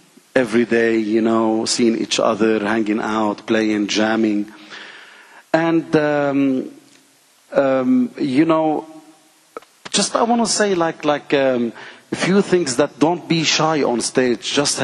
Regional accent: Lebanon; English is a second language; also born or lived in London, United Kingdom; well, I lived in England because I come from Lebanon.

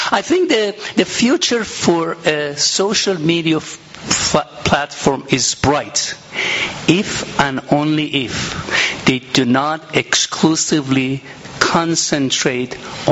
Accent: Vermont, United States; I'm from Vermont, and I tell my beloved Congressman Bernie Sanders, there is nothing free.

